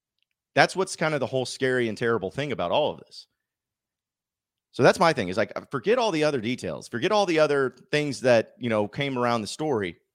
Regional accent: United States; You know, I'm an American and I'm a Christian.

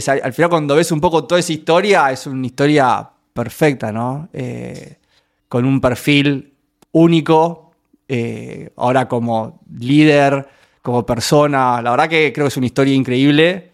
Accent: Villa Madero, Buenos Aires Province, Argentina; now in Miami, United States; Y digo que soy de barrio porque nací en un barrio de clase media argentina, que se llama Villa Madero. Que está ahí justito muy enfrente, cerquita de Mataderos, cerca del aeropuerto de Ezeiza.

